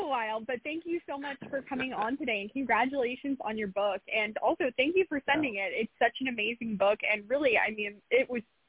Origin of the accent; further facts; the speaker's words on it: California, United States; But, yeah, as a Californian, it's exciting.